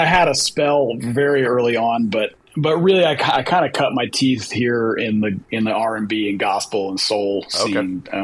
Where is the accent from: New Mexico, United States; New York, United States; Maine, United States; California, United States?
California, United States; Menlo Park; Yeah, I grew up in Menlo Park.